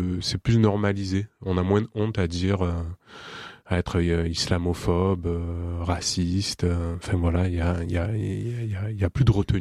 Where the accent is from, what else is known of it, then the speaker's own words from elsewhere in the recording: Marseille, Provence-Alpes-Côte d'Azur, France; quand je suis arrivé ici, dans la Drôme, il y a 10 ans, je venais de Marseille.